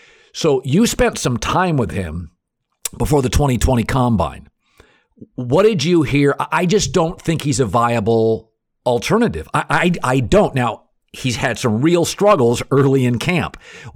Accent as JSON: {"language": "English", "region": "Pacific Northwest", "country": "United States", "said": "he knew I was from the Pacific Northwest."}